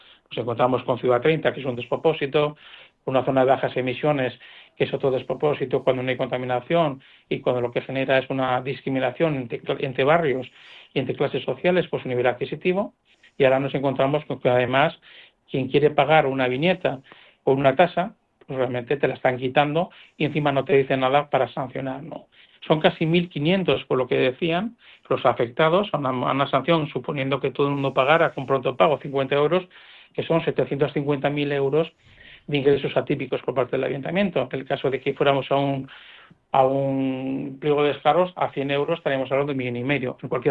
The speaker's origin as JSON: {"language": "Spanish", "town": "Bilbao", "region": "Basque Country", "country": "Spain", "said": "siendo yo bilbaíno"}